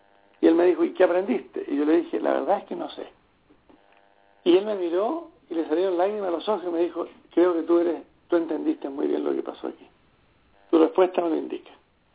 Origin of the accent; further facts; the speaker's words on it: Chile; moved away as an adult; also born or lived in Argentina; now in San José, United States; salí de Chile como exiliado, viví 4 años en Argentina y posteriormente me radiqué en los Estados Unidos, en el área aquí en California, en San José.